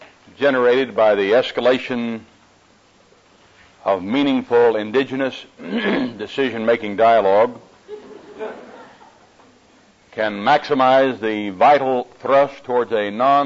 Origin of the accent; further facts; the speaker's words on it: Oklahoma, United States; accent: Oklahoma; that my Oklahoma accent will not be a problem to you in these moments that we have together.